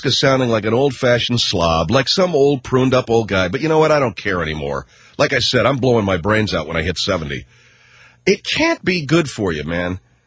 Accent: Arcadia, California, United States; Especially growing up where I grew up in Arcadia, there was mountains.

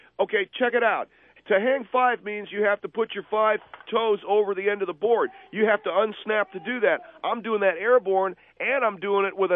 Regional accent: California, United States; What are you talking about? Afghanistan? I come from California.

